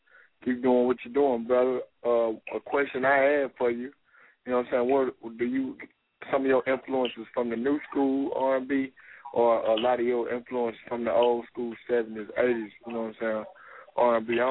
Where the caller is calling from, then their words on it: Little Rock, Arkansas, United States; Say out of Little Rock, Arkansas.